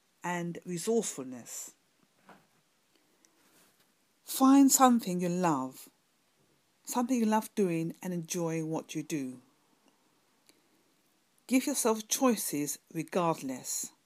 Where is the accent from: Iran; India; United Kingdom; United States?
United Kingdom; London; from London, UK.